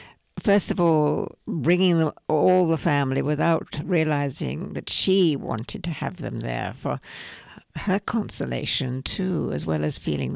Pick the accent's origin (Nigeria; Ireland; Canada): Canada; now in United States; Well, when we first emigrated, we came down from Canada to Texas, and I learned pretty quickly to say pecan instead of pecan.